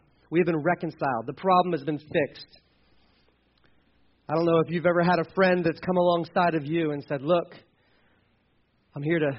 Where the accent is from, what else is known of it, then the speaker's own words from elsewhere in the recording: United States; I grew up in America, so I'm Christian.